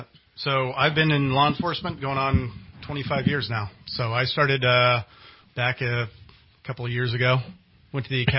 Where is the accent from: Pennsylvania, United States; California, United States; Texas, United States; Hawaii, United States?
California, United States; Fairfield; Like when I grew up in Fairfield, you know